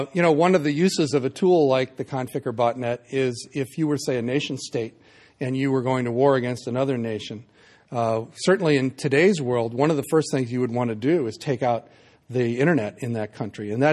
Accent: Missouri, United States; That's sort of out of my pay grade. I'm from Missouri.

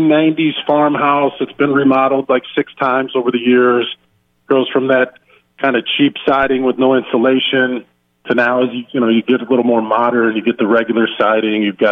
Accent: Winfield, Iowa, United States; I grew up in Winfield, Iowa, a town of 1,000. I lived on a farm north of Winfield, Iowa, about 45 minutes south of the University of Iowa.

